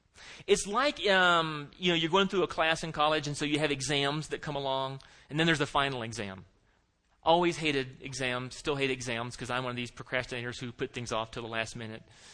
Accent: Florida, United States; I'm a Floridian. Okay, I grew up in Florida.

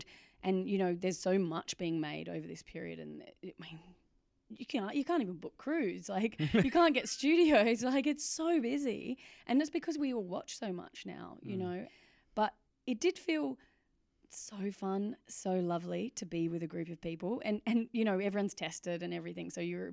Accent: Australia; I'm Australian

